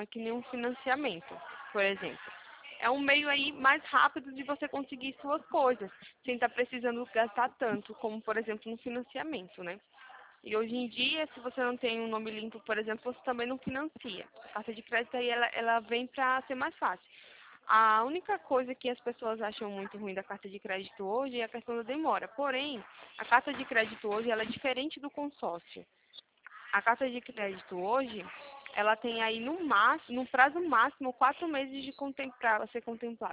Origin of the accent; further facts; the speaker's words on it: Campinas, São Paulo, Brazil; Aqui de Campinas.